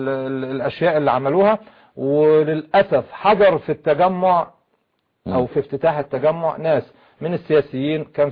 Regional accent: Egypt

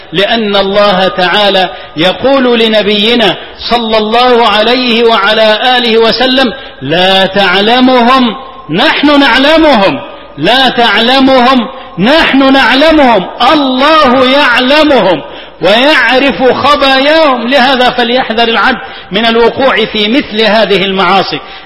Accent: Egypt; اللهم إنا ندعوك أن تحفظ بلدنا مصر

